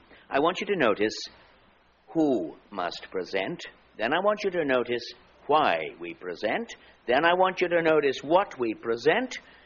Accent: United Kingdom; after all, I'm British, you know, that kind of stiff upper lip and that stoical kind of, keep this stuff to myself.

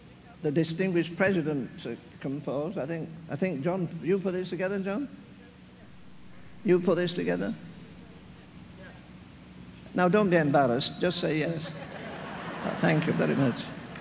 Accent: England, United Kingdom; I was raised in England, in case you don't know, and for the first 15 years of my life, I went to a Methodist church.

